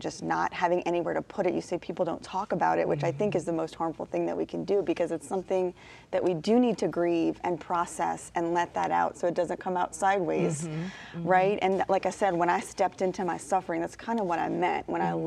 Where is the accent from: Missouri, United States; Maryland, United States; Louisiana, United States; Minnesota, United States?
Louisiana, United States; New Orleans; I grew up right outside of New Orleans, Louisiana.